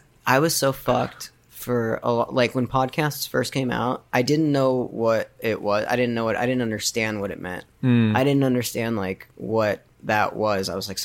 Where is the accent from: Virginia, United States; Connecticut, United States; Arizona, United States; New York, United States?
Arizona, United States; Tucson; I grew up in Tucson. I actually grew up with, in the same place that Andrew did, in Tucson.